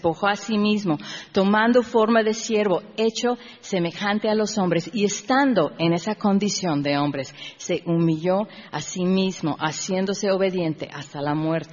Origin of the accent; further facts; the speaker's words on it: United States; yo así gringa, okay, soy gringa, o sea, los gringos no son nada buenos, pero sí nos enseñaron, pues, filas